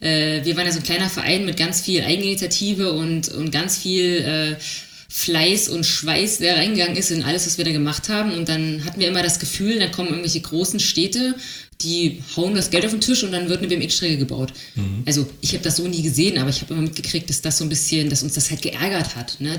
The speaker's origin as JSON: {"language": "German", "country": "Germany", "said": "Wir als Deutsche müssen ja auch ein bisschen konservativ bleiben."}